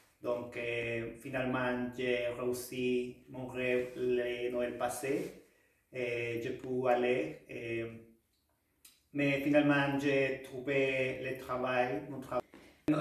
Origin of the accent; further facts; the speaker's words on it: Guanajuato, Mexico; French is a second language; moved away as an adult; now in Canada; je viens du Mexique et j'ai 31 ans et je demeure ici au Québec depuis janvier passé 2020, donc ça fait déjà un an, 3 mois. Et je suis un travailleur étranger. Guanajuato, c'est comme un centre